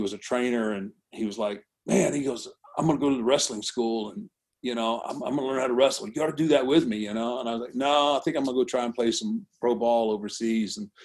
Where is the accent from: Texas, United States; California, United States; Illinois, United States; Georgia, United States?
Texas, United States; Houston; So I grew up in Houston with Paul Bosch.